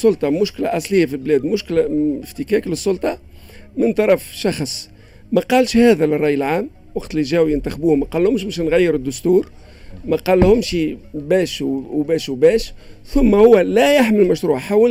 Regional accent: Tunisia; احنا كشعب تونسي

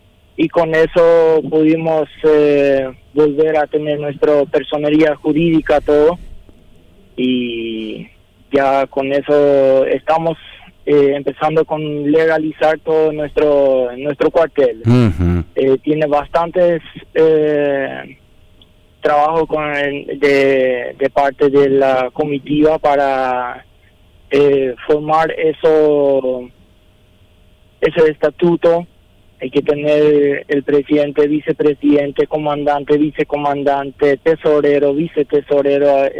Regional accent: Lolita, Paraguay; yo personalmente soy de Lolita

